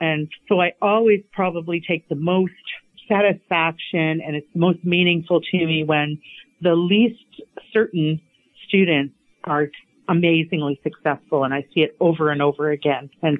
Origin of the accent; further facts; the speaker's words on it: Port Rowan, Ontario, Canada; I was born and raised in Norfolk County. I grew up Lakeshore, just outside of Port Rowan, so on a farm there, and married a local boy.